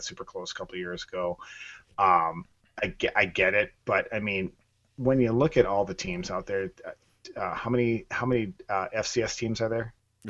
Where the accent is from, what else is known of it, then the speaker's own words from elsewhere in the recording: Wisconsin, United States; now in Madison, United States; I'm a guy from Wisconsin that grew up in northern Wisconsin, very detached from the Badgers, as a matter of fact.